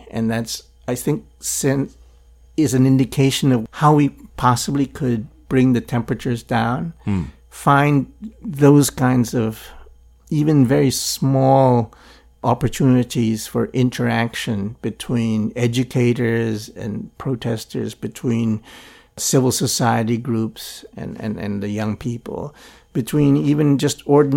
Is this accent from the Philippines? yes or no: yes; Philippines; I grew up in Philippines under Marcos, and we could not do any of what the protesters are doing now.